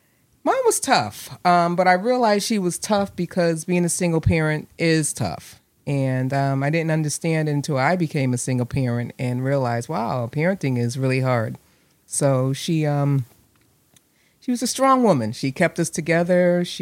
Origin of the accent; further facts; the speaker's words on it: New Haven, Connecticut, United States; So I grew up in New Haven, Connecticut. My earlier years were on Dixwell Avenue, and on a corner of Dixwell and Willis, actually.